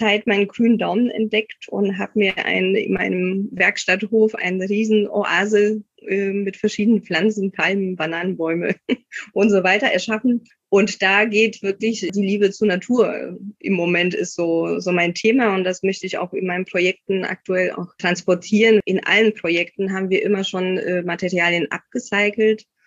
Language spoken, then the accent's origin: German; Silesian Voivodeship, Poland; Also ich komme aus Oberschlesien, aus Polen und dort habe ich wirklich schon als Kleinkind immer gezeichnet.